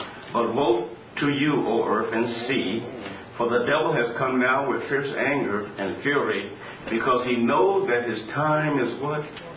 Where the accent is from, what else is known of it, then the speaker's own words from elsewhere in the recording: Jacksonville, Florida, United States; I was born and raised in Jacksonville